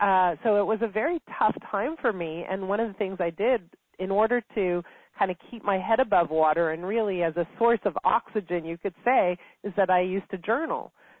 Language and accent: English; Montreal, Quebec, Canada; I grew up in Montreal, and I got married quite young. I got married at the age of 20